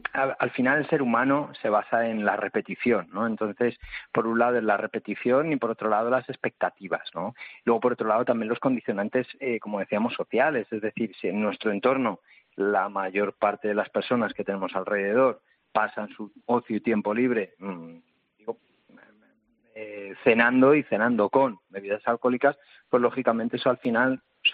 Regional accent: Spain; que se espera de mí como español medio

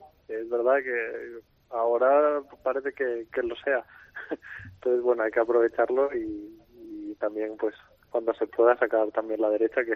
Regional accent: Santiago de Compostela, Galicia, Spain; La verdad que sí, a mí me gusta mucho, pero claro, que voy a decir, soy de allí.

